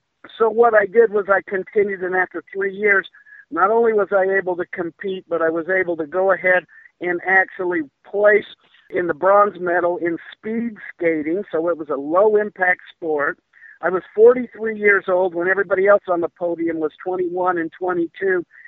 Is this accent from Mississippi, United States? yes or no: no; Utah, United States; also born or lived in Seattle, Washington; Well, I was born in Seattle, Washington. I moved to Utah. My dad was an engineer and the base commander at Hill Air Force Base.